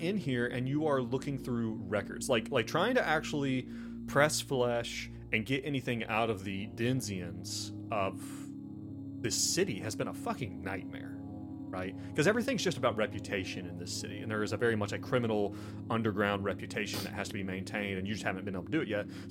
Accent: United States; Look, as an American, when I hear people do American accents, they go straight to cowboy.

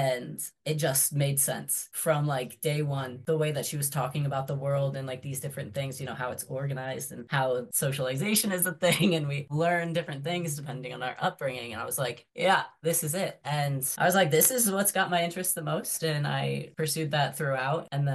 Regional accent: Boise, Idaho, United States; So I grew up in Boise, Idaho, and very like homogenous culture, very conservative, and it's increasingly becoming so.

